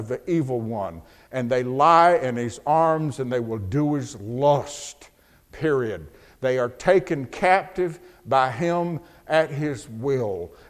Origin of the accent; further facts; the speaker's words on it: Alabama, United States; Of course, I'm from North Alabama anyway, you know.